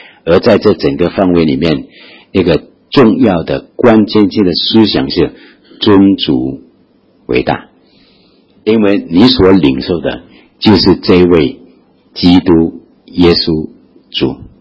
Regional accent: Malaysia; now in Singapore; 但是呢当我从马来西亚过来的这个时候呢

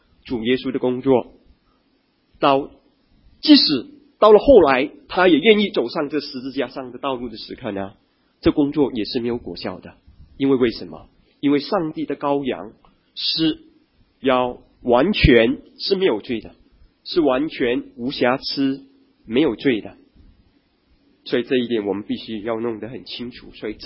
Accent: China; 如果说我们中国人的话，可能就是可能就是石头变馒头啊

